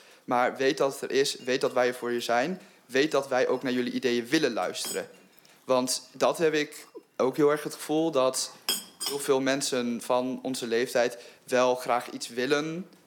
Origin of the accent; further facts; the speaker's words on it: Enschede, Overijssel, Netherlands; Ik ben geboren en getogen in de Maten van Trapel.